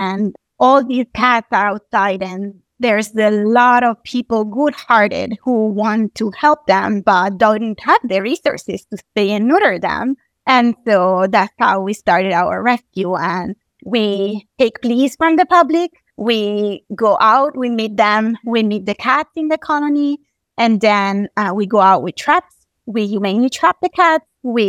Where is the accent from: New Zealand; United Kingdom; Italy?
Italy; English is a second language; moved away as an adult; also born or lived in Miami; now in United States; I grew up in Italy. I moved to the U.S. when I was in my early 20s. Lived in Miami for a very long time. And when I moved to California